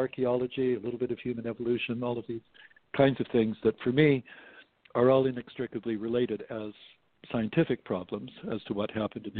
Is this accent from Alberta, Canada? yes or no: yes; Edmonton, Alberta, Canada; Well, so I grew up in Western Canada in Edmonton, Alberta, mm-hmm. and I started college there.